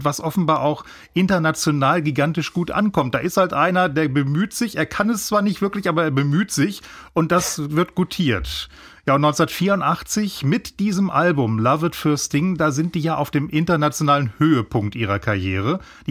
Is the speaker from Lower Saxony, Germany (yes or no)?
yes; Hanover, Lower Saxony, Germany; Ja, ich bin Hannoveraner, nehmt es mir nicht übel.